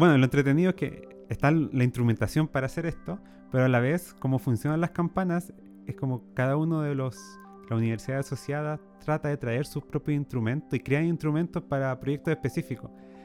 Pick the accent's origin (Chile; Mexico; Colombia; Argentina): Chile; siempre digo que nosotros como chilenos tenemos la responsabilidad de saber mucho más de astronomía que cualquier ciudadano promedio del mundo